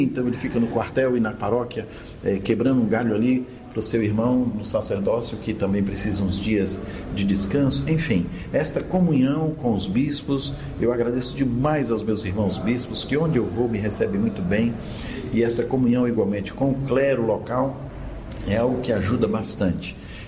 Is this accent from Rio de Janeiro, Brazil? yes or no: no; Brasília, Federal District, Brazil; eu nasci em Brasília, meus pais eram do Rio Grande do Norte, foram naquele boom de Juscelino Kubitschek, da construção de Brasília, nos anos 60, e eu já nasci em Brasília. Me criei lá, fiz seminário lá, fui ordenado padre lá